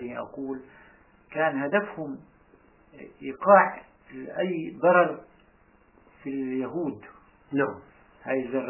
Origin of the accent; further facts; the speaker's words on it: Iraq; كان مع جماعه وخيلهم موجود عندنا في العراق.